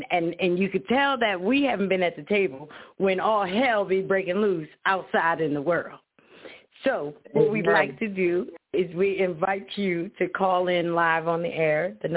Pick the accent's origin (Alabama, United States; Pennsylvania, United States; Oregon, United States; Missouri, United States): Pennsylvania, United States; Philadelphia; And y'all know we come from Philadelphia